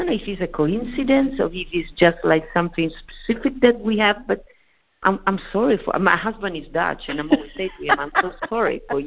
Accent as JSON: {"language": "English", "country": "Italy", "tie": "born or raised there", "second_language": "English", "moved": "yes", "lives_now": "United States", "said": "Me, I was born and raised in Italy. Italian, being Italian is in my blood, in my DNA."}